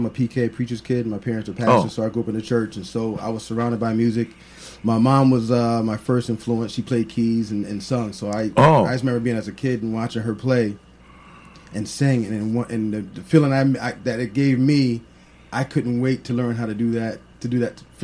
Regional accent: Stamford, Connecticut, United States; also born or lived in Monroe, Connecticut; I grew up in Stamford, Connecticut, born and raised on Custer Street, East Side. And then we moved to Monroe when I think it was 11th grade. Yeah, 11th grade is when I went to Monroe, Connecticut. Been all over Connecticut, Middletown, Bridgeport, Ansonia

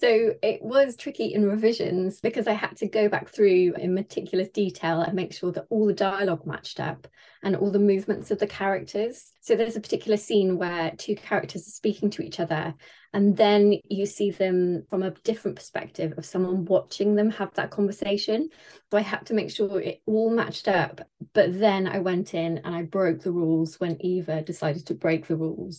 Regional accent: Launceston, South West England, United Kingdom; I grew up in Launceston, which is in like right on the Cornwall Devon border.

